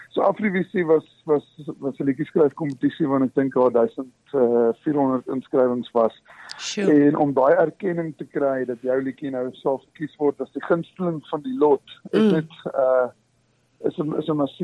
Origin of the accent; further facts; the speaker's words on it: Eastern Cape, South Africa; maar ek is 'n Ooskaapenaar, ek is gebore in die Ooskaap